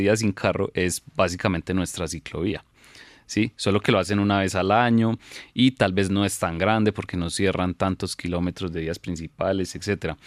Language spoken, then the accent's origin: Spanish; Antioquia, Colombia; Yo, como paisa, sí, admiro increíblemente la ciclovía de Bogotá